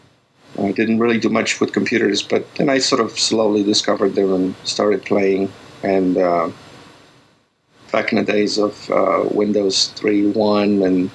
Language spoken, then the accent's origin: English; Poland; English is a second language; now in Dallas, United States; I am originally from Poland. I live in US, in Dallas, Texas.